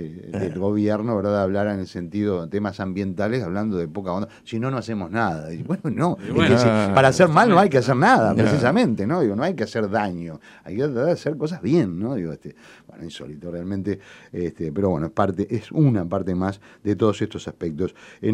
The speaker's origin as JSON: {"language": "Spanish", "country": "Uruguay", "said": "nosotros somos uruguayos y lo vivimos"}